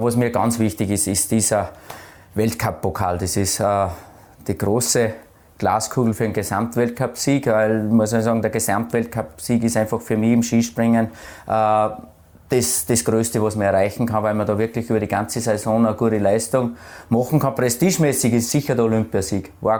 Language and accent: German; Waldzell, Upper Austria, Austria; bin ja aufgewachsen am Bauernhof in Waldsell mit einem älteren Bruder, einer älteren Schwester.